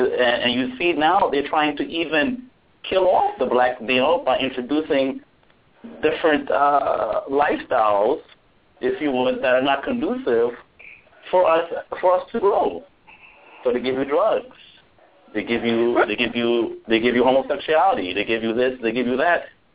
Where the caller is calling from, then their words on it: Queens, New York, United States; I'm calling from Queens, New York